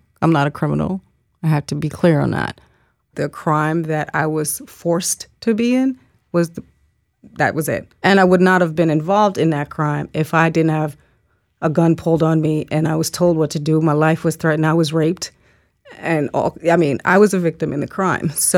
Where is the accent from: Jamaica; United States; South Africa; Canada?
Jamaica; I come from Jamaica, the island of Jamaica.